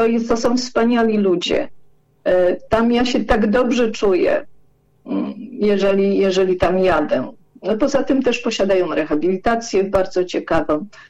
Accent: Warsaw, Masovian Voivodeship, Poland; jestem warszawianką od 6 roku życia, więc raczej warszawianką, bo gdzieś po drodze się rodzicom urodziłam, ale jestem z Warszawy, znam Warszawę bardzo dobrze

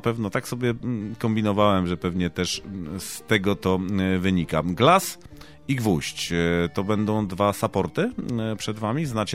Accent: Wałbrzych, Lower Silesian Voivodeship, Poland; born there; moved away; ja też jestem Dolnoślązak, bo się urodziłem w Wałbrzychu, więc za chlebem człowiek wyjechał.

